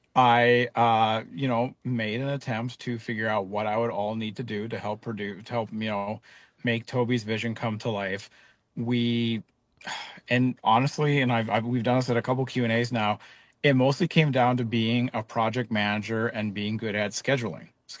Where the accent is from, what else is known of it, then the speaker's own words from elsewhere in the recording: Fargo, North Dakota, United States; Yeah, and I'm also from Fargo, North Dakota